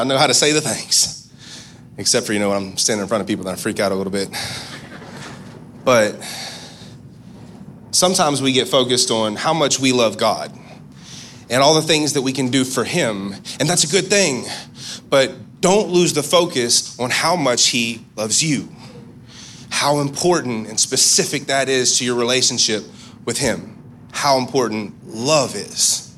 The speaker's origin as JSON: {"language": "English", "region": "West Virginia", "country": "United States", "said": "I'm country. I'm from West Virginia."}